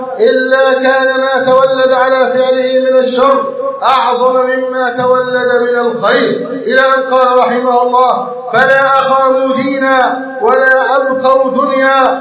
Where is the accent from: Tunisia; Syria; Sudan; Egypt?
Egypt